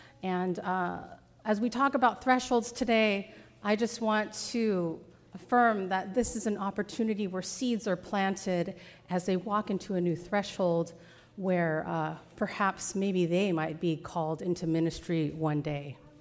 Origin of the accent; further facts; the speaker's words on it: San Jose, California, United States; and I'm from San Jose, but I'd like to say that I'm really from West San Jose